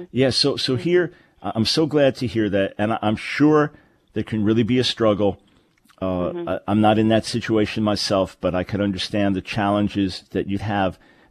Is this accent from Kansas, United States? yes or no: no; New York City, New York, United States; I grew up in New York, and it's my favorite city